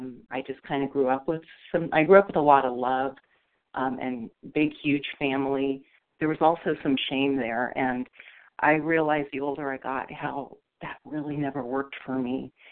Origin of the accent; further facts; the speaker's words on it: California, United States; from California.